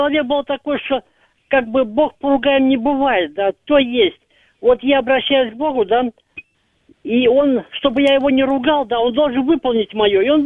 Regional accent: Saint Petersburg, Russia; я из Санкт-Петербурга, хотя я переехал в 12 километрах от Петербурга, ну, в Келозье, Пипенское поселение, да?

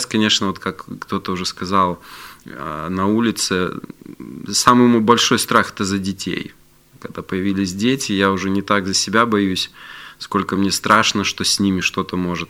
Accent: Brest, Brest Region, Belarus; я вырос в Бресте, знаешь, там своя такая атмосфера, Брестская крепость, Вторая мировая война

